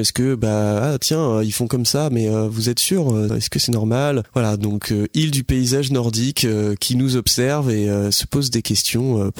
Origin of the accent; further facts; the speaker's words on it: France; on est français